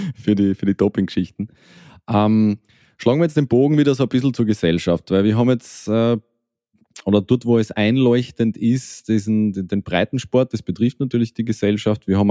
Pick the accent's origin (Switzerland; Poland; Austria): Austria; bei uns in Österreich ist es so, dass die Medizinstudiumsplätze heiß begehrt sind.